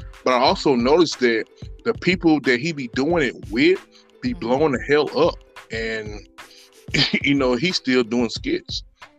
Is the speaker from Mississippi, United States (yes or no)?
yes; Mississippi, United States; he's from Mississippi too. And I'm from Mississippi.